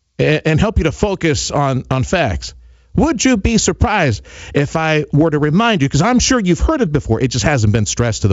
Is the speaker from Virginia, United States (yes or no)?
no; McAllen, Texas, United States; also born or lived in Houston / Mexico; Right before you go into Mexico is beautiful little McAllen, Texas. I love my home. This is my birthplace. I grew up in Houston, grew up in McAllen, and grew up in Mexico for many years.